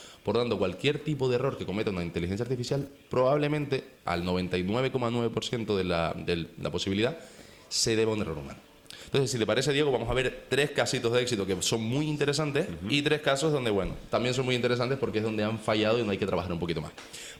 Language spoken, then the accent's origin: Spanish; Spain; Somos españoles, tenemos seguridad social, tenemos el médico